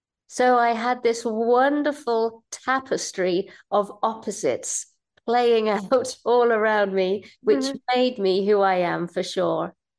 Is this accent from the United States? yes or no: no; England, United Kingdom; born there; I was born in England to a very typical British English Rose and a very lively Irish father.